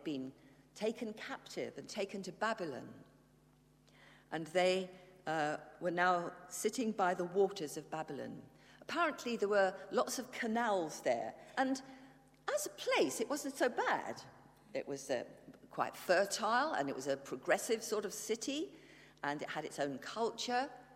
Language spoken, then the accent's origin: English; England, United Kingdom; having got back here, I do begin to realize that I am English and I do appreciate English things